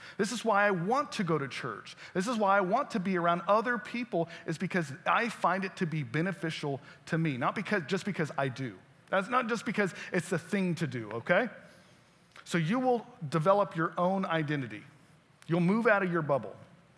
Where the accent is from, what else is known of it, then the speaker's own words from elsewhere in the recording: Florida, United States; Florida cowboy. I'm from Florida.